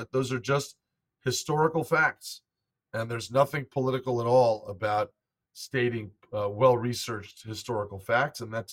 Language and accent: English; United States; not because I'm Jewish, but because I'm an American and because I love this country for all the blessings it's given to me